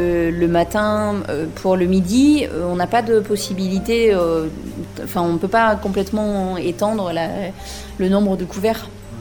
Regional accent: Bourgogne-Franche-Comté, France; Moi, je suis originaire du Mâconnais et je suis d'une famille viticole

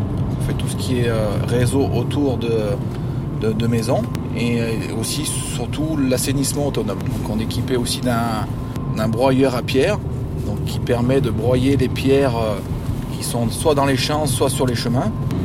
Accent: La Chapelle-en-Vercors, Auvergne-Rhône-Alpes, France; Et donc je suis originaire de La Chapelle-en-Vercors et j'ai repris l'entreprise.

